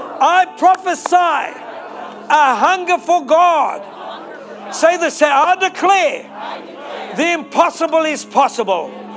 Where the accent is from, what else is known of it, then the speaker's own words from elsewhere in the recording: South Africa; My wife is brilliant at this stuff because me, I'm South African Lebanese.